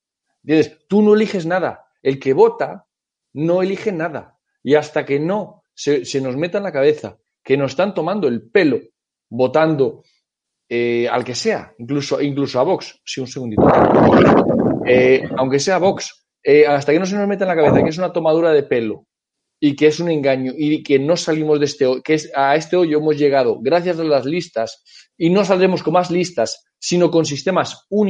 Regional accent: León, Castile and León, Spain; yo como leonés estoy muy en contra de la autonomía de Castilla y León

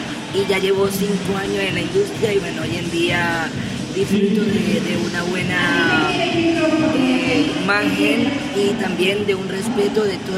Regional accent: Venezuela; venezolana mejor conocida como la reportera erótica del porno español

